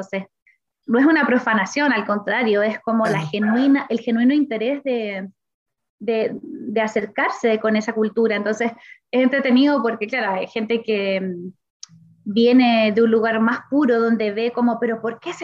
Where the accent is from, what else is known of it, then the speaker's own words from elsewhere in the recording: Valparaíso, Chile; yo vengo de Valparaíso, que es un puerto muy intercultural